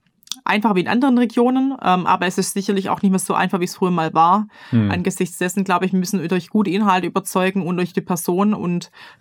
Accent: Waiblingen, Baden-Württemberg, Germany; davon auch wirklich auch meine Heimatstadt Waiblingen, über 60.000 Einwohner.

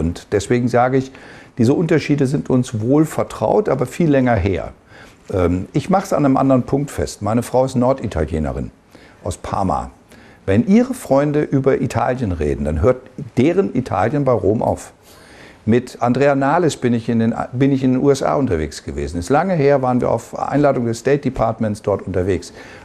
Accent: Lower Saxony, Germany; born there; oder im Teufelsmoor, wo ich geboren bin

